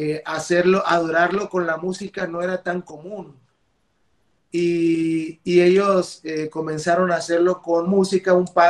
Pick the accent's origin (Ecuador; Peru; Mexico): Mexico; Matamoros, Tamaulipas; nosotros somos de Matamoros, Tamaulipas, que es la frontera con Estados Unidos, nosotros somos de ahí.